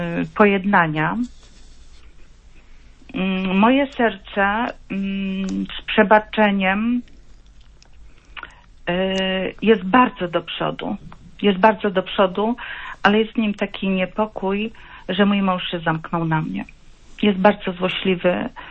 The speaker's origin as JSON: {"language": "Polish", "town": "Sanok", "region": "Subcarpathian Voivodeship", "country": "Poland", "said": "ja jestem z Sanoka."}